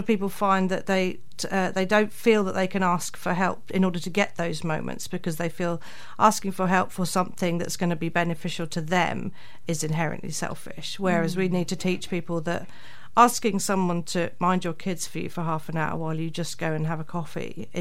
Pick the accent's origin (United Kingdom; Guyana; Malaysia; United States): United Kingdom; England; now in New Zealand; And as an English person, that was quite surprising that people actually did that.